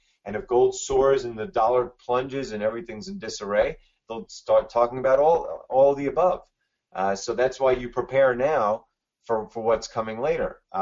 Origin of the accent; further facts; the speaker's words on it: New York, United States; I'm from New York, where college sports are not as big of a deal, so I'm more into the pro stuff.